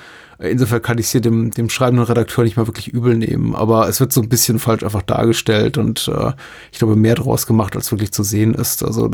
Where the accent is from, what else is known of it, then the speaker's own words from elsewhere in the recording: Würzburg, Bavaria, Germany; Würzburgs, weil das ist ja irgendwie meine alte Heimatstadt, in der ich meine Kindheit und frühe Jugend verlebte